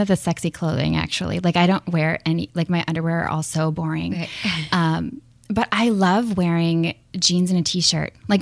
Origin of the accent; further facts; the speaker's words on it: Minnesota, United States; I grew up in Minnesota, and I had that really awkward class that so many of us have.